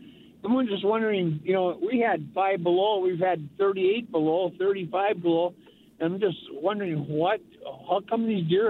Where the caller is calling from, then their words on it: Wisconsin, United States; Yeah, I'm from Douglas County here, and I got three different questions.